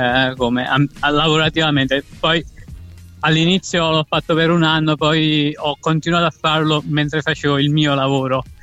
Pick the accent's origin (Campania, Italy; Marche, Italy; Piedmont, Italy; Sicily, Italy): Campania, Italy; Naples; now in Manchester, United Kingdom; io sono napoletano